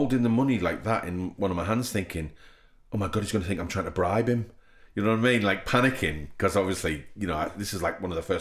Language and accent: English; England, United Kingdom; And we're like, oh, we're English, we're actors, like this, on the beach